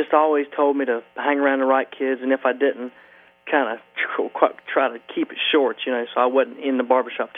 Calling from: Bahama, North Carolina, United States; Hey, how you doing? … from Bahama, North Carolina

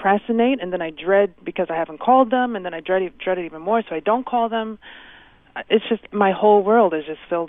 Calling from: Brooklyn, New York, United States; Hi, I'm from Brooklyn.

